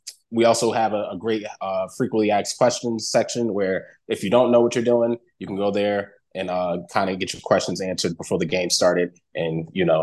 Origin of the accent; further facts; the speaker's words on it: New England, United States; And obviously, me growing up in New England, football was 1B, I would say.